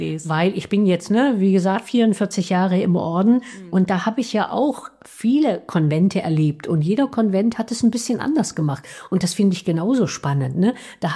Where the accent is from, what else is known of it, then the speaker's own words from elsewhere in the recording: Thuringia, Germany; Ich bin aus Thüringen.